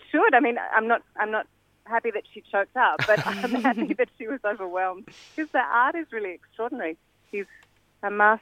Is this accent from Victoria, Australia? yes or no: yes; Melbourne, Victoria, Australia; They haven't seen it yet because we're from Melbourne.